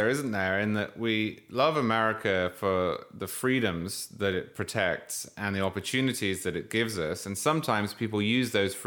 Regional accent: United States; that's just part of being an American, is accepting that.

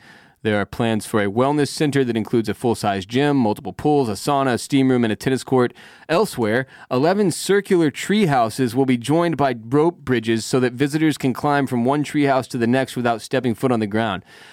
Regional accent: Houston, Texas, United States; This is a dude who I grew up listening to in Houston

